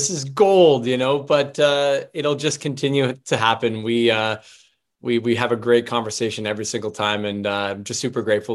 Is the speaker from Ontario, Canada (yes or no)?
yes; Toronto, Ontario, Canada; So it was really cool growing up in Toronto and being able to go downtown to the theater